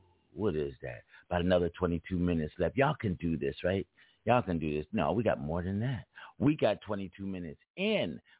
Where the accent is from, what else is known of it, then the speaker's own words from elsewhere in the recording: California, United States; also born or lived in Philadelphia, United States; I speak differently because I'm from two different places. I'm from California and from Philadelphia, East Coast and the West Coast.